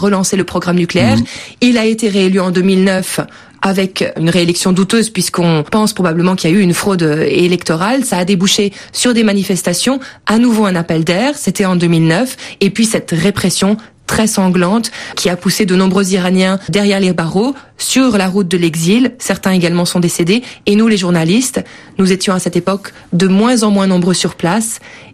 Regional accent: France; Ma mère est française, mon père est iranien. Je suis née et j'ai grandi en France.

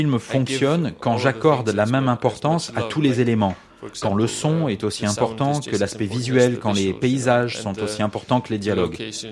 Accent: Iceland; Non, le film a vraiment été écrit pour être tourné là où j'ai grandi.

